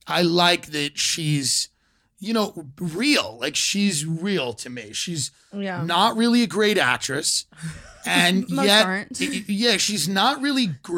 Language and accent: English; New York, United States; Island, New York.